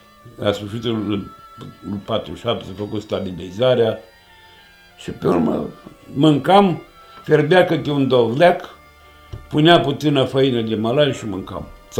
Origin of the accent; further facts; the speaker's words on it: Jupalnic, Caraș-Severin, Romania; Și eu am copilărit în Jupalnic.